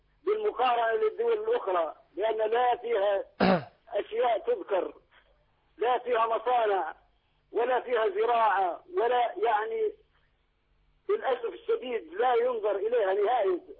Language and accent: Arabic; Libya; لا انا ثائر ليبي.